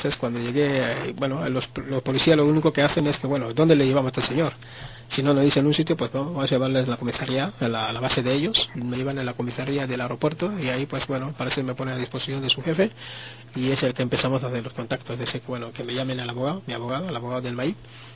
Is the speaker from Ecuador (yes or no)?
no; Spain; Sí, me dicen que soy español. O sea, que procedo de España, he vivido en España y que, por lo tanto, la familia lo tengo aquí. O sea, España es mi patria, es mi país.